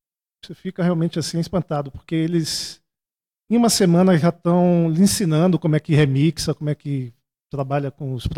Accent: Brazil; A gente como brasileiro não entende, imagine.

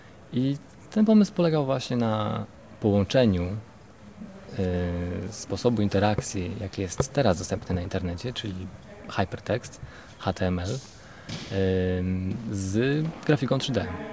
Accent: Olsztyn, Warmian-Masurian Voivodeship, Poland; now in Ireland; Jako, że jestem z Olsztyna

